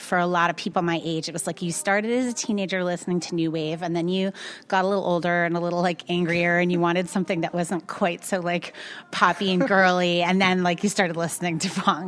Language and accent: English; Croton, New York, United States; Like I grew up in Croton, which is like an hour north of the city.